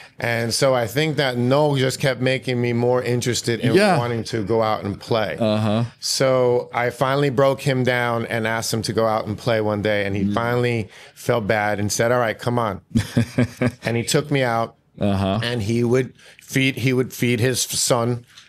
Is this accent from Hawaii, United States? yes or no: no; Manhattan, New York, United States; born there; Well, I was born in Manhattan, in New York.